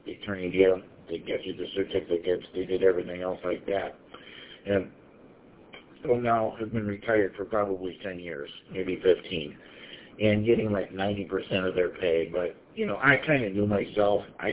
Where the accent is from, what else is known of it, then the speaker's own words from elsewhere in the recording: Paw Paw, Michigan, United States; Well, you know, Kalamazoo, which is where I grew up in Pawpaw